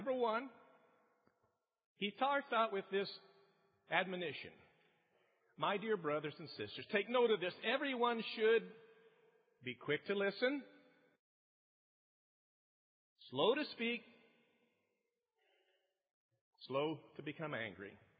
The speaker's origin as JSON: {"language": "English", "region": "Colorado", "country": "United States", "said": "And Dan mentioned I'm from Colorado, and one of the things we're known for now is the marijuana state"}